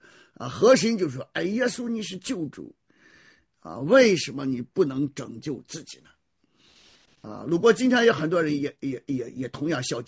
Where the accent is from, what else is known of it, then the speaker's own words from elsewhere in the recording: China; 因为当我们中国人讲的时候，耶稣基督被钉十字架的时候